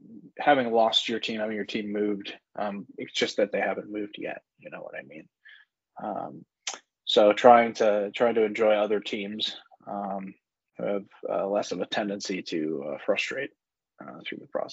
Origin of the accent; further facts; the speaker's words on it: Massachusetts, United States; born there; But I'm from Massachusetts by birth